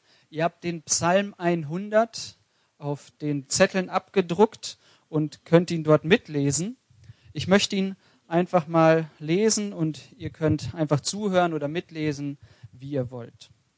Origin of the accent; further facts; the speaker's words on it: Bielefeld, North Rhine-Westphalia, Germany; Ich komme ja eigentlich aus Bielefeld, dort bin ich groß geworden, bin trotzdem Bayern-Fan